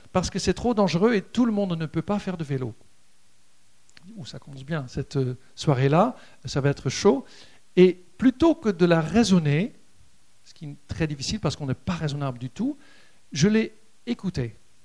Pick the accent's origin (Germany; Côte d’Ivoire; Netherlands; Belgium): Netherlands; now in France; je suis franco-néerlandais, j'ai grandi aux Pays-Bas, au paradis du vélo, où quasiment tout le monde fait du vélo